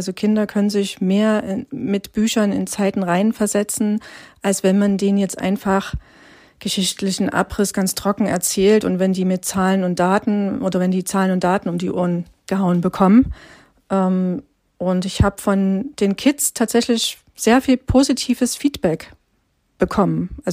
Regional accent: Germany; Ich bin in der DDR groß geworden

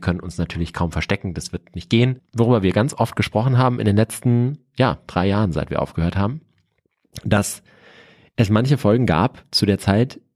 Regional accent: Cologne, North Rhine-Westphalia, Germany; now in Munich, Germany; Also ich komme ja aus dem Vorort von Köln, bin auf dem Land aufgewachsen.

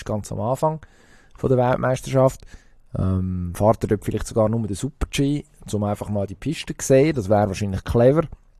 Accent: Switzerland; Und dann habe ich dort herausgefunden, warum sie bei uns in der Schweiz die Experten häufig auch Schweizerdeutsch reden, während der Kommentator Hochdeutsch redet

